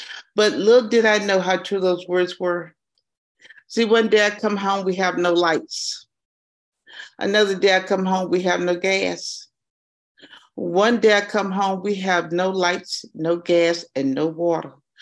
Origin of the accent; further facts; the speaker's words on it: Houston, Texas, United States; I'm a native Houstonian. I grew up in Houston. This is what I know.